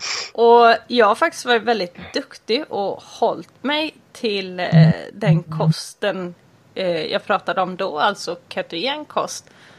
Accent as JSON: {"language": "Swedish", "town": "Gothenburg", "region": "Västra Götaland County", "country": "Sweden", "tie": "born there", "lives_now": "Bohuslän, Sweden", "said": "jag är ju född i Göteborg och numera bor i Bohuslän och har bohuslänska rötter"}